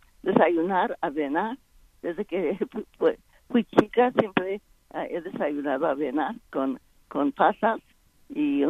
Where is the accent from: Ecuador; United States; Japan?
United States; Stockton, California; also born or lived in New Mexico; nací en Nuevo México, pero me crié en Stockton, California.